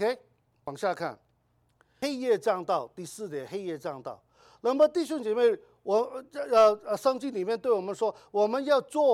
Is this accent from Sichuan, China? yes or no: no; Guangdong, China; 因为我是广东人嘛